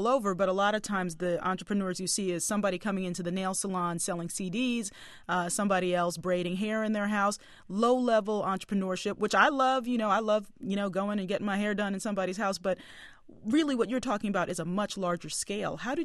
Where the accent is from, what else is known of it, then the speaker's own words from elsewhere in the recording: Baltimore, Maryland, United States; I'm from Baltimore myself, I should say, and I think that, you know, I come from a family that's always taken advantage of things like the library and the cultural institutions